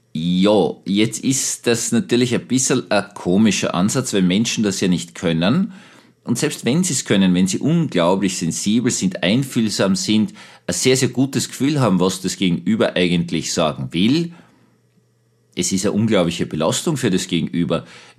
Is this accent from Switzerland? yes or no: no; Vienna, Austria; accent: Viennese; moved away; Ich bin ja gebürtiger Wiener, bin dann in den Westen von Österreich gegangen